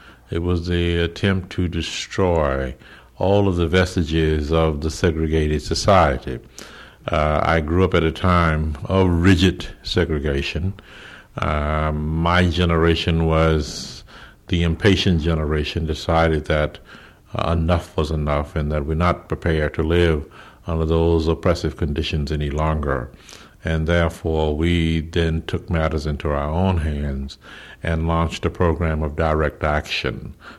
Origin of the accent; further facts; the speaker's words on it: Baton Rouge, Louisiana, United States; I'm from Louisiana. I was born in Baton Rouge and raised in Baton Rouge.